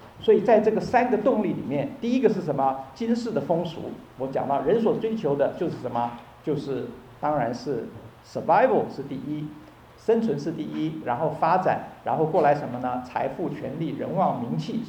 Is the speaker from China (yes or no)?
no; Taiwan; 我是在这个台湾长大的哈，在台湾长大的话实际上就是说有很多这个道德伦理的教导